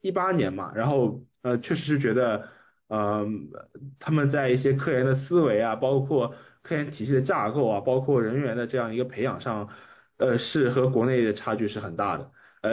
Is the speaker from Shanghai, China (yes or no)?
yes; Shanghai, China; 我是上海人嘛，然后我是就读上海的高中，然后上海的一些高中它比较并不是那么注重那个高考